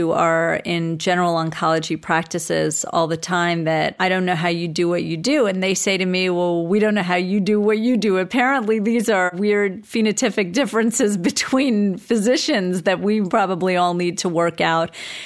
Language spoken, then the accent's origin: English; New York City, New York, United States; maybe it's being a New Yorker, maybe it's being used to that New Yorker